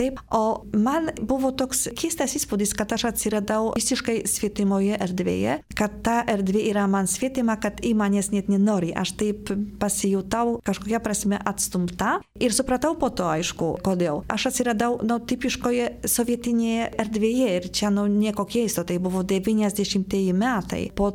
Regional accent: Poland; Lithuanian is a second language; Taip kaip lenkams, iš karto man buvo tas, taip aišku, kad mes irgi taip kovotum kaip lietuviai

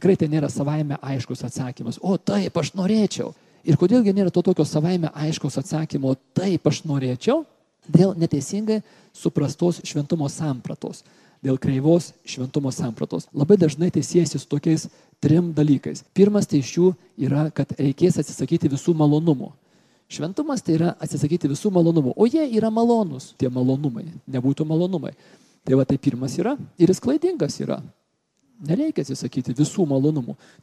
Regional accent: Kaunas, Kaunas County, Lithuania; Aš esu toks grynas sovietmečio vaikas, užaugau Kaune, 68 gimimo esu

